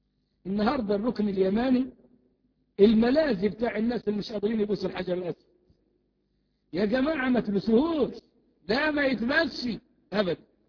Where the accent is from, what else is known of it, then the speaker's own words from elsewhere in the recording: Egypt; طب احنا عندنا كمصريين النذر لله. انا اقول لك ان انا نشأت في قرية ما يعرفوش النذر لله